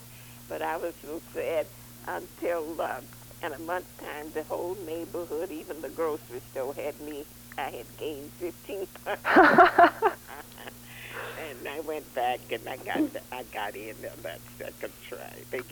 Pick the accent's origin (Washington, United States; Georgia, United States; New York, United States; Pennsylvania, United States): Georgia, United States; Augusta; I'm originally from Augusta, Georgia.